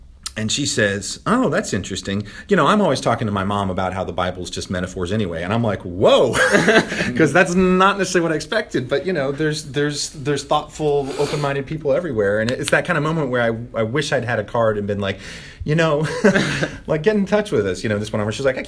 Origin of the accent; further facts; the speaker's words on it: Tennessee, United States; And I grew up in East Tennessee, and I've lived in Pennsylvania for a couple years in Bethlehem, Allentown, and then for the last 15 years here.